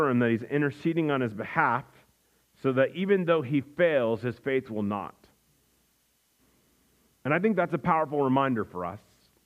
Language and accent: English; Midwest, United States; I grew up in the Midwest. I knew what a combine was.